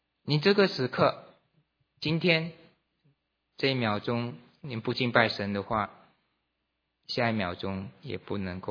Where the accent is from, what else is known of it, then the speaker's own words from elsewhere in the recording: China; 以前古代的时候，我们中国人这个还了解，这个皇帝下圣旨的时候